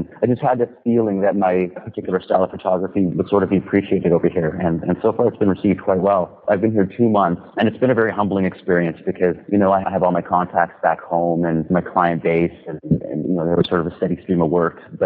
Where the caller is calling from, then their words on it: Mumbai, Maharashtra, India; I'm calling you from Bombay, which is, of course, in India.